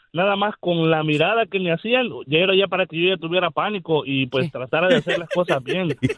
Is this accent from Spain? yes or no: no; El Salvador; De El Salvador.